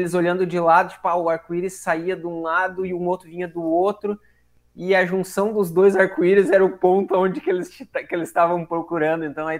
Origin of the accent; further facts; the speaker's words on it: Mampituba, Rio Grande do Sul, Brazil; eu nasci e fui criado aí do ladinho, em Mampituba. Então, conhecia bem a região e, como morador, conhecia alguns pontos.